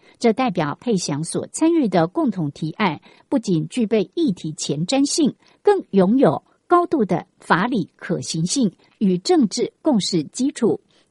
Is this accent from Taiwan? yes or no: yes; Keelung, Taiwan; 我透过社群媒体分享基隆的美食，介绍基隆的美好，是希望让更多人认识我的家乡